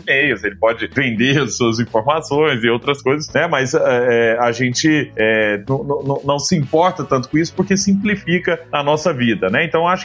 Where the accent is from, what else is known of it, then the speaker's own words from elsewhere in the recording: Araguari, Minas Gerais, Brazil; lá em Araguari, que é a minha cidade natal, Herigueri, né, em inglês, lá em Herigueri, eu, há 20 anos atrás, quando morava lá, mais de 20 anos atrás